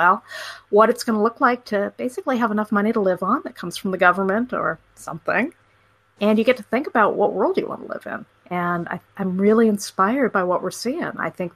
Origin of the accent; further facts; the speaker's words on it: Los Angeles, California, United States; desperately trying to save the culture of my hometown. I grew up in Hollywood